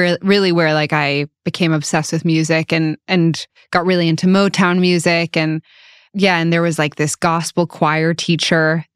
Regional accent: Japan; growing up in Japan

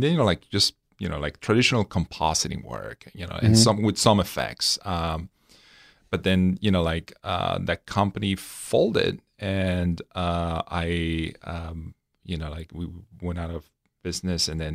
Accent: Venezuela; moved away as an adult; So, you know, like I basically was born and raised in Venezuela. I lived there until I was in my early 20s and studied architecture there.

